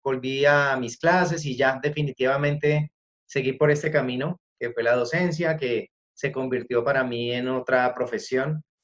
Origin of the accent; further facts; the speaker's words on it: Cali, Valle del Cauca, Colombia; yo soy colombiano, soy de la ciudad de Cali, tengo 46 años.